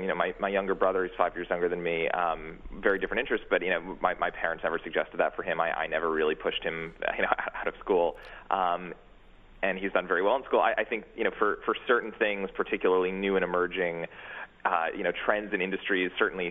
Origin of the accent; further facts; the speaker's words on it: New York City, New York, United States; I am, yeah. Yeah, born and raised on the Upper West Side.